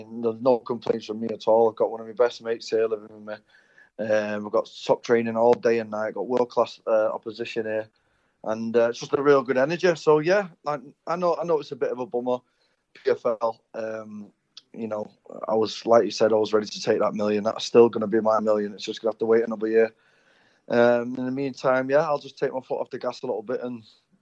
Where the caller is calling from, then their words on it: Thailand; And yeah, this time I'm from Thailand. It could be the States. Could be anywhere with me nowadays.